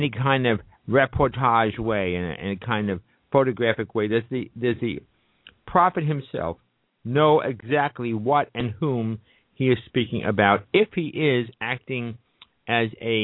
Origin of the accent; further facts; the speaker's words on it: New York, United States; now in Bergenfield, United States; I am an Easterner from the New York area, and Easterners and Yorkers, you know, Yorkers, New Yorkers, are known, at least I'm known, to use my hands, and I'm not Italian.